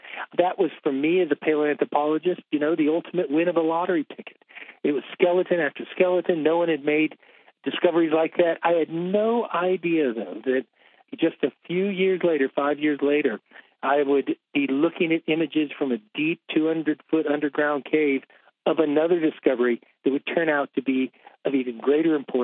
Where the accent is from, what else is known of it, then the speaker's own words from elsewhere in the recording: Georgia, United States; also born or lived in Kansas; I grew up in rural Georgia. I was born in Kansas, but grew up in rural Georgia, truly rural Georgia, in the wilderness.